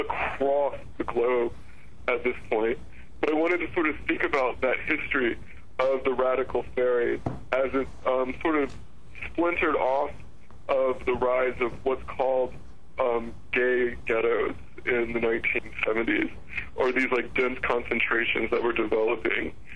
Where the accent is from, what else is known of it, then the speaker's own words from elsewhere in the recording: Alabama, United States; My home state of Alabama had one.